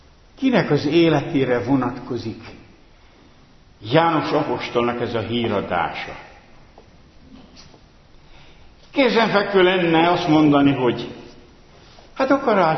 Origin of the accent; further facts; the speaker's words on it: Transdanubia, Hungary; born there; olyan környezetbe születtem, ahol csak egyetlen templom állt, és ez a református templom volt. Ez Dunántúlon ritkaság. Az 1200 lelkes faluban